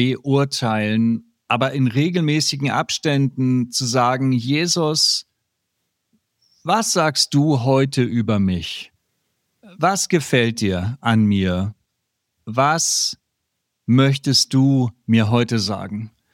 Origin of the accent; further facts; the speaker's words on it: Hamburg, Germany; aus Hamburg